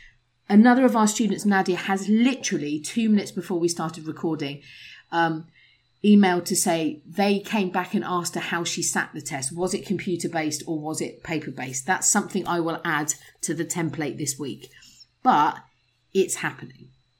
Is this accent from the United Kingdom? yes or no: yes; England, United Kingdom; Plus, because we're English and we like threes